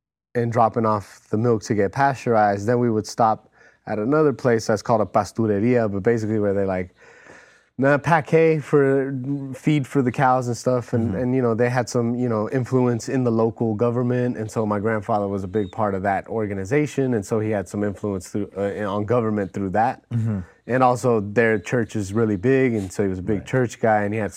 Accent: San Francisco, California, United States; But, you know, growing up in Noe Valley, there at home, it wasn't prevalent, but there was art stores nearby.

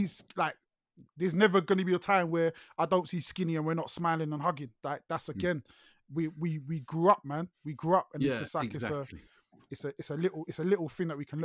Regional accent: Luton, East of England, United Kingdom; Philly, I grew up in Luton, man.

